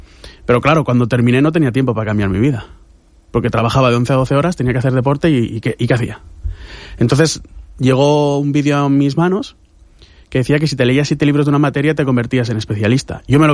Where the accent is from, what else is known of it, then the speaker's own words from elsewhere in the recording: Alcoy, Valencian Community, Spain; Yo soy de Alcoy, pero...